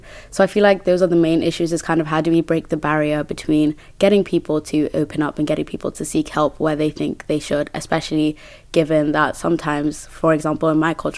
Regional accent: Kenya; now in United Kingdom; I am originally from Kenya, so I'm an international student myself

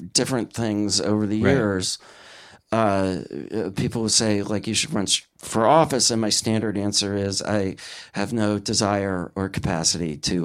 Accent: Wisconsin, United States; First of all, I am from Wisconsin

